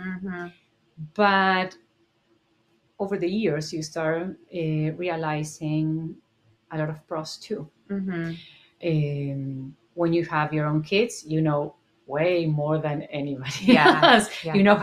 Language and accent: English; Buenos Aires, Argentina; English is a second language; I am from Argentina. I was born and raised in Buenos Aires.